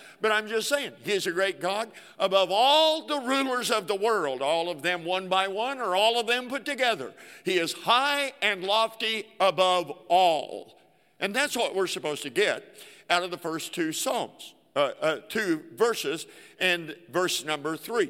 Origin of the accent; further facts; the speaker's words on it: Oklahoma, United States; Now, I'm from Oklahoma, not Texas.